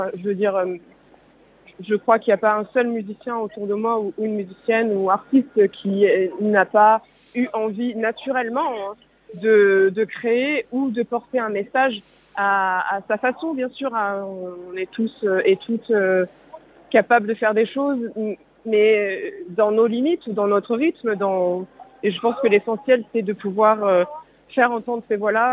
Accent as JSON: {"language": "French", "town": "Marseille", "region": "Provence-Alpes-Côte d'Azur", "country": "France", "said": "j'habite à Marseille, je suis marseillaise"}